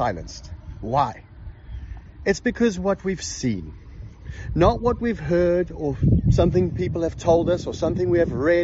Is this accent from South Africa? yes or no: yes; South Africa; now in United States; I come from South Africa. I'm 39 years old, which means I was born during the apartheid era.